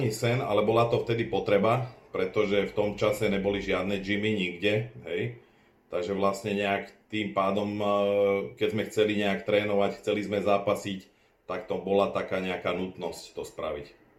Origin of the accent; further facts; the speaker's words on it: Bratislava, Bratislava Region, Slovakia; A tak ja som taký chlapec z Petržalky